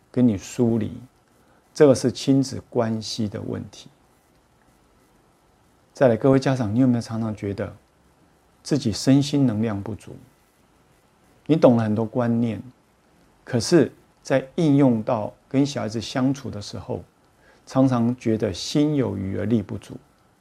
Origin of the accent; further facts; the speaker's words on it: Taiwan; 我是台湾的觉察老师